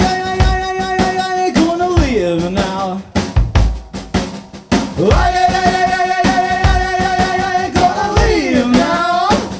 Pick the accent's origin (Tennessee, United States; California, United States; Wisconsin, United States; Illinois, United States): Illinois, United States; Chicago; we're from Chicago.